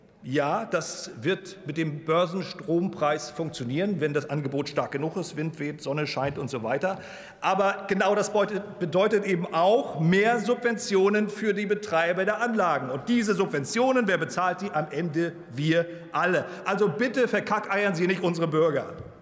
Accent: Germany; ich bin wie Herr Lemmel in der DDR groß geworden

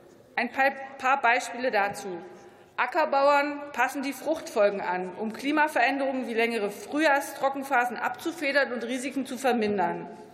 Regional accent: Saxony-Anhalt, Germany; Die nächsten Wahlen sind die Landtagswahlen, auch bei meinem Heimatland Sachsen-Anhalt.

